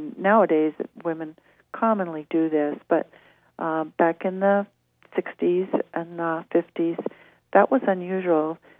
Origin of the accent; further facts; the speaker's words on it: West Coast, United States; So I'm actually from the West Coast.